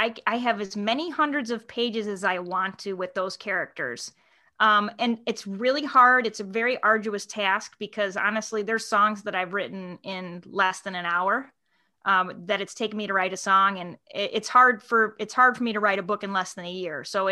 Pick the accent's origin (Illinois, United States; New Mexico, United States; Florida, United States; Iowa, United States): Illinois, United States; Chicago; I'm from Chicago.